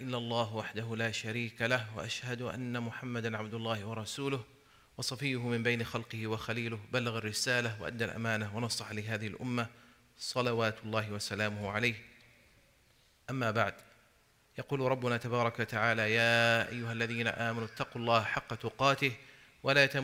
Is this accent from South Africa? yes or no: no; United States; And obviously here, as American Muslims, as taxpayers, there's that added responsibility, that added sense of guilt.